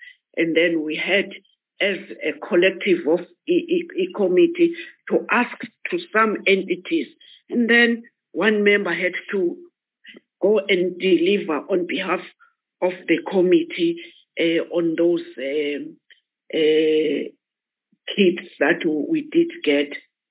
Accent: Eastern Cape, South Africa; but I'm not biased because I'm from Eastern Cape.

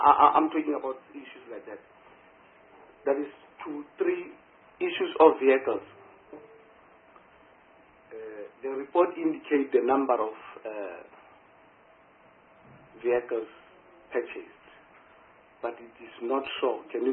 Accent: North West, South Africa; like in the province I come from Northwest

